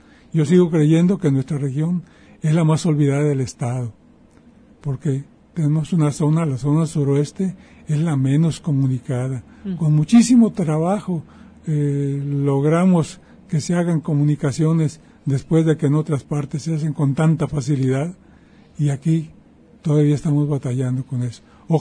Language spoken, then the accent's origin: Spanish; Autlán, Jalisco, Mexico; moved away; en Autlán, poquito antes de yo venir, no había secundaria, solamente había la primaria